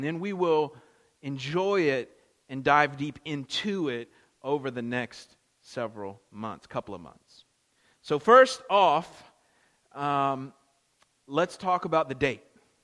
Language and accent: English; Florida, United States; And I'm from Florida, so I'd been to Orlando many times, enjoyed the various theme parks there. In fact, they're sort of not that big of a draw for me, being from Florida.